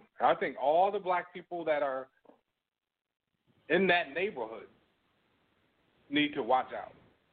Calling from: Toronto, Ontario, Canada; I'm calling from Toronto.

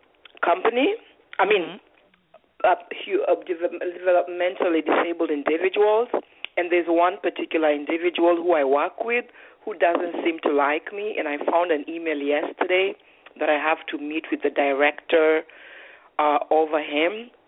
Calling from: New Jersey, United States; I'm calling you from New Jersey.

